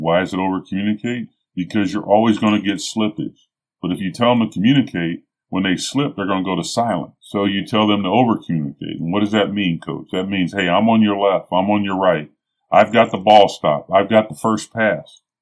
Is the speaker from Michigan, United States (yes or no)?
no; Troy, Ohio, United States; also born or lived in Springfield / Middletown; I didn't go to Middletown till my 10th grade year. I grew up in Troy, born in Springfield.